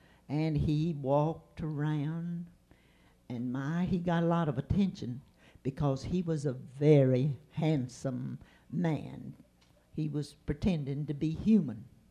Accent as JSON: {"language": "English", "town": "Gainesville", "country": "United States", "tie": "born or raised there", "said": "Now, I've known about that hole all my life when I was a little girl. You know, I grew up in Gainesville."}